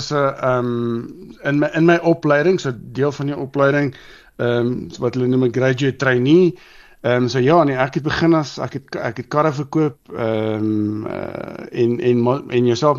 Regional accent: Pretoria, Gauteng, South Africa; also born or lived in Middle East; ek is getoe en gebore in Pretoria en ek het hier skool gegaan en gestudeer en ek was so paar jaar, so amper 7 jaar oor see ook gewees. Ek het in die Midde-Ooste gewerk

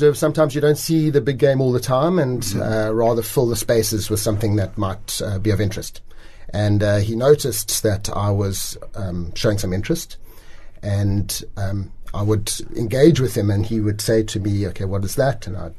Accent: Johannesburg, Gauteng, South Africa; My parents, we grew up in Joburg. Well, I grew up in Joburg, and my parents were true city slickers, no sense of the bush.

